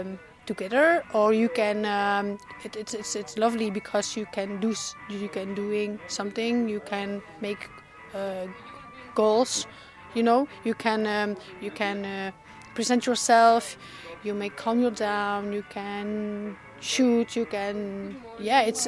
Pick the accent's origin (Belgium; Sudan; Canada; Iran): Belgium; English is a second language; I'm from Belgium.